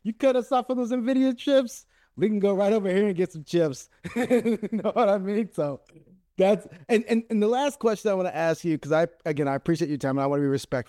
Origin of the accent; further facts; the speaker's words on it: Texas, United States; I'm from Texas, man. And that's what we do in Texas.